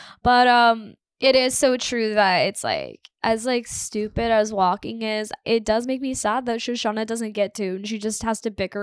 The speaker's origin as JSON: {"language": "English", "country": "United States", "also_born_or_lived": "Canada", "said": "Yeah, but I'm from America. Why didn't I go to a media school in America?"}